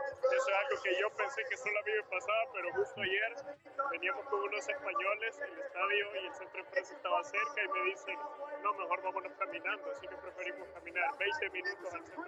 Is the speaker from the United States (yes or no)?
no; El Salvador; al decirles que yo era salvadoreño